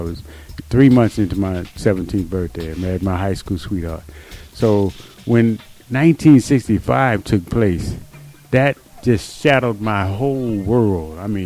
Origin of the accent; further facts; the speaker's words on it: Houston, Texas, United States; I grew up in the Jim Crow South in Houston, Texas.